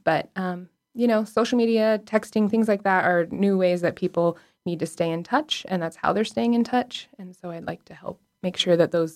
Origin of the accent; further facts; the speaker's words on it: Alaska, United States; but I'm also born and raised in Alaska. So living here and learning from everyone around us, and it is a more conservative environment